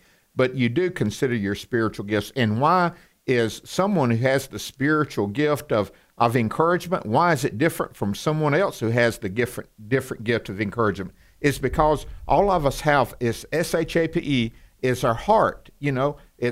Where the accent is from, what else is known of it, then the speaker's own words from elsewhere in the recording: the South, United States; accent: Southern; I'm from the South. I've got this Southern accent that I've worked on, and everybody thinks it's thick now.